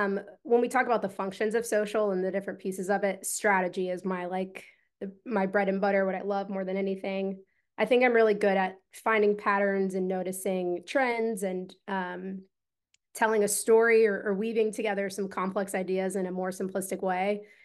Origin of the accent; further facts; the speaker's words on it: Columbus, Ohio, United States; I'm born and raised in Columbus, Ohio, and this city has just been so good to me from a marketing perspective.